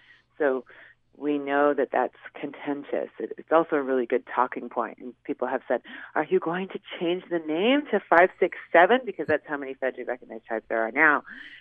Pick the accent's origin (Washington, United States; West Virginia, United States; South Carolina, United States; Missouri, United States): Washington, United States; Suquamish; But, yeah, I grew up in Sunamish. My family is our commercial fishermen.